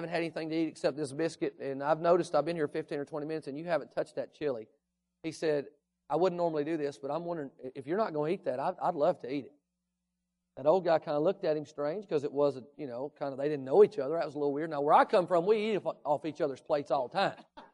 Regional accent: Kentucky, United States; You know, where we grew up in Kentucky, you can say about anything.

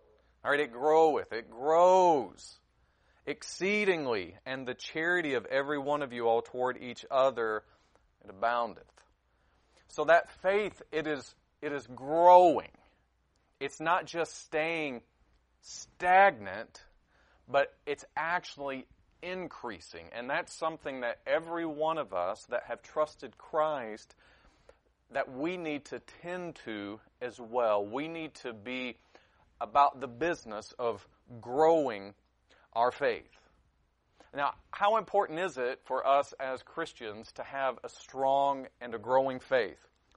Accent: Tennessee, United States; moved away as an adult; also born or lived in Michigan / Asia; I grew up in East Tennessee. My accent may not show that. I lost it somewhere along the way. I've lived in a lot of places in the world. I moved to Michigan after 20-some years of living in Tennessee, and then I went to Asia.

